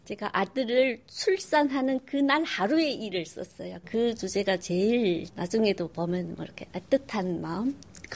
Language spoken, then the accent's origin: Korean; North Korea; now in South Korea; 저는 탈북민이지만 남한에 정착한 시 남한 사회의 한 이론이고 한 성원이긴 하지만 아직도 그 우리 그 정체성, 개체성에는 고향이 북한이라는 그 색깔이 완전히 이렇게 동화되진 않아 있어요. 내 색깔은 아직 있어요.